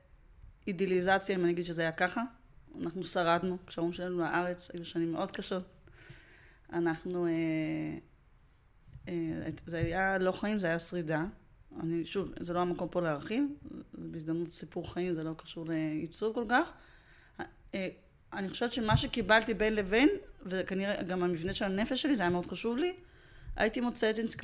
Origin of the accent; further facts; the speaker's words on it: Riga, Latvia; now in Israel; נולדתי בריגה, בלטביה, ו... אז זה היה עוד חלק מברית המועצות